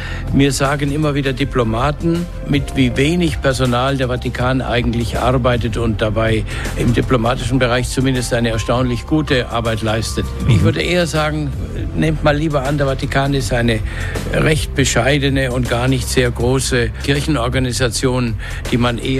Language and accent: German; Baden-Württemberg, Germany; Ich sage auch überall, dass ich ein Schwabe bin, obwohl ich in Baden geboren wurde. Aber ich bin dann mit 3 Jahren mit meinen Eltern nach Württemberg umgesiedelt, wo meine Großeltern wohnten, und fühle mich da sehr zu Hause. 25 Jahre Rom ist schön, aber meine Heimat ist im Schwabenland.